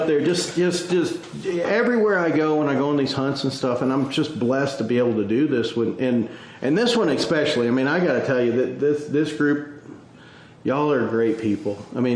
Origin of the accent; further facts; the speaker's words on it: Texas, United States; I was born and raised in West Texas, spent my half my life getting away from there and the half my life getting back.